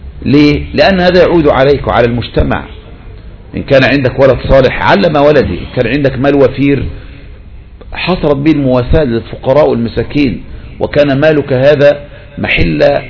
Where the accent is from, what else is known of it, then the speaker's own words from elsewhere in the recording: Egypt; بلدنا مصر